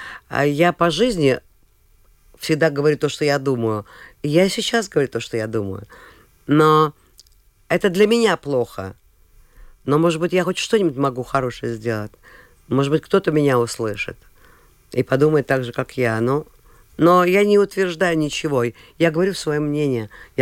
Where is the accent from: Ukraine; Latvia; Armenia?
Latvia; born there; Russian is a second language; А я себя считала, что я латвийская певица, потому что я родилась в Латвии, заканчивала латышскую школу. Я первую книжку на русском языке прочитала в 19 лет, еле-еле.